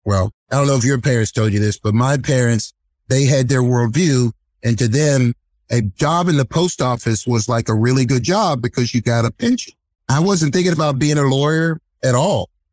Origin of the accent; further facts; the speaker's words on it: Washington, District of Columbia, United States; I am one of the few people in this town that can say they are a native Washingtonian. I was born in Providence Hospital. I won't say when, but a while ago.